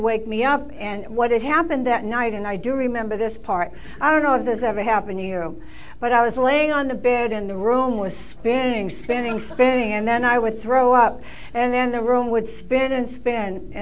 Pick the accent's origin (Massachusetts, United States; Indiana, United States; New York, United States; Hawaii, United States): Massachusetts, United States; Boston; I'm from Boston, so it's cold. It's cold in Boston in the winter. So I'm from the city